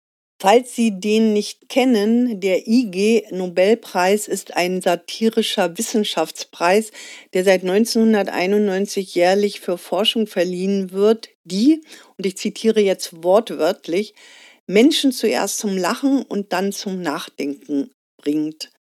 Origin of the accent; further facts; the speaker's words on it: East Germany, Germany; Aber ich bin in der DDR aufgewachsen